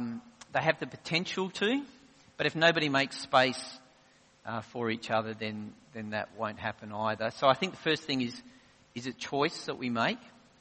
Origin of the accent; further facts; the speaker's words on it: Adelaide, South Australia, Australia; we people who are born and bred in Adelaide aren't great at shifting our lives